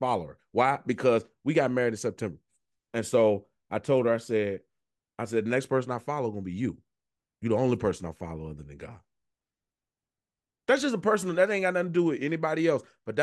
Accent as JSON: {"language": "English", "town": "Richmond", "region": "Virginia", "country": "United States", "said": "so I'm from Richmond, Virginia. And so it's a strong kind of gatekeeping thing."}